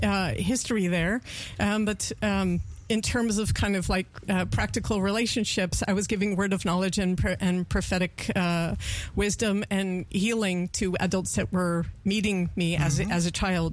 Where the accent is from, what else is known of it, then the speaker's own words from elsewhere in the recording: San Francisco, California, United States; Let's say I'm 4 years old in San Francisco. This is my hometown.